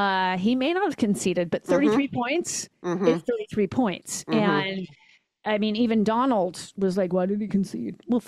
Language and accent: English; Chicago, Illinois, United States; now in Italy; And I'm from Chicago.